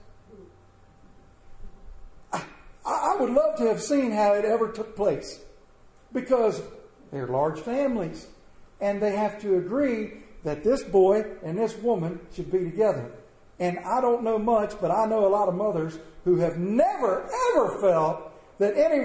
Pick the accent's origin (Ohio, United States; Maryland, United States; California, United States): Maryland, United States; Myersville; "Yes, I am. … from Myersville." "From Myersville, Maryland," he says. "Yes, that's me."